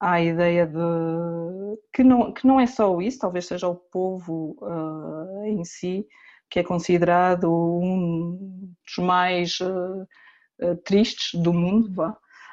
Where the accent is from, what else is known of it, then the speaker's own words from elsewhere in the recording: Portugal; moved away; como já saí de Portugal há tantos anos